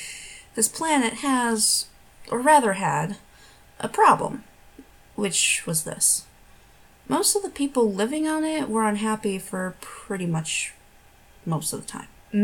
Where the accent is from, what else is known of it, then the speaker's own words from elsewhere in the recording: Michigan, United States; I am from the Midwest in the U.S. I was not raised here, so I did not get any sort of accent. I'm actually from Michigan, so it just sounds boring.